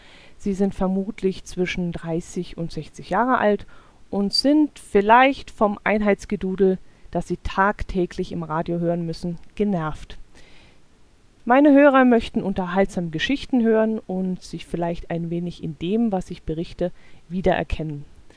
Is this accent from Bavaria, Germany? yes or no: yes; Bavaria, Germany; Ich komme aus dem Land namens Allgäu, was übrigens im äußersten Süden Deutschlands liegt.